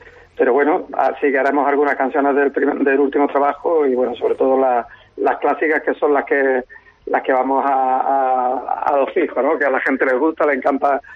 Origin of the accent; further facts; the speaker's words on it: Andalusia, Spain; accent: Andalusian; Somos de Andalucía, nos gusta mezclar el rock con la música, entre comillas, flamenca, pero bueno, nuestra identidad es que somos un grupo de rock con acento andaluz